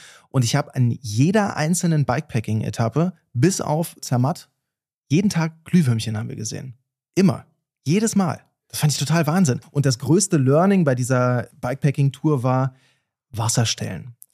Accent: Oschersleben, Saxony-Anhalt, Germany; Von Oschersleben, mein Heimatort

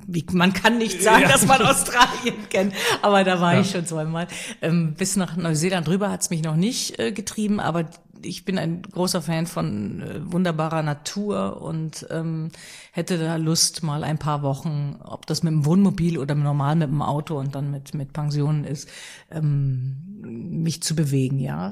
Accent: Rhineland, Germany; Ich als Rheinländerin müsste jetzt Köln sagen.

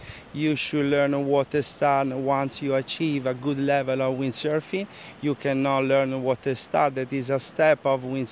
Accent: Rome, Lazio, Italy; English is a second language; now in Fuerteventura, Spain; I'm coming from Italy, from Rome exactly. I'm living in Fuerteventura, Canary Islands, since 2007. So already start to be quite a long time, 18 years.

